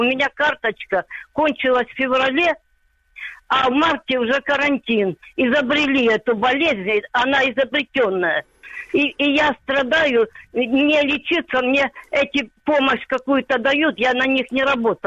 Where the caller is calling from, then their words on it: Donetsk, Donetsk Oblast, Ukraine; Из Донецка. Добрый вечер, да. Из Донецка пенсионерка, которая отработала на Украине, на Украину 42 года.